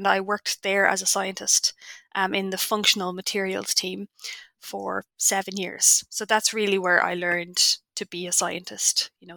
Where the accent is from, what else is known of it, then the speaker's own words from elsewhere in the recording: Ireland; I'm Irish. I am a physicist by training. So I attended Trinity College in Dublin